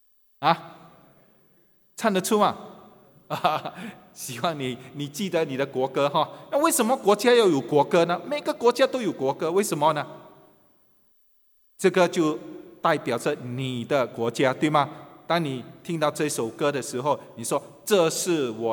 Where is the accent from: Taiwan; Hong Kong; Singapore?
Singapore; 我是新加坡的公民，那么，所以我不是来自那一个国家，我不是来自那一个国家，我是新加坡的公民。